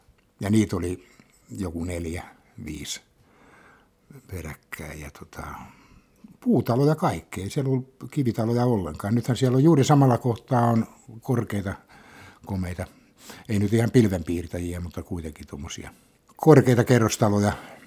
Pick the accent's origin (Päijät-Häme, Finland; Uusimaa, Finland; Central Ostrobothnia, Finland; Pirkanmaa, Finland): Pirkanmaa, Finland; Tampere; also born or lived in Riihimäki / Haapakoski; Me muutettiin Riihimäeltä sitten Haapakoskelle Pieksämäen lähelle ja sieltä sitten vähän ennen kansakoulua niin Tampereelle. Asuttiin Petsussa.